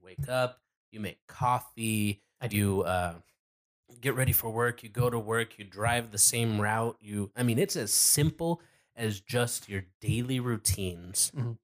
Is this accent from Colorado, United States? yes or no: yes; Colorado, United States; now in California, United States; I mean, I grew up in Colorado, right?